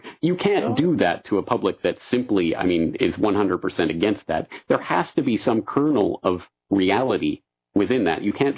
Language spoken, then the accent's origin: English; Canada; But I'm Canadian, and in Canada, there are hate speech laws.